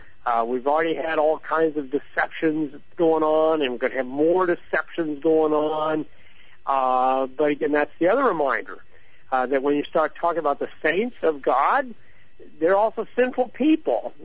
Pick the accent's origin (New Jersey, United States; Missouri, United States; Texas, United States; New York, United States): Missouri, United States; accent: Missouri; You can see my little Missouri accent there.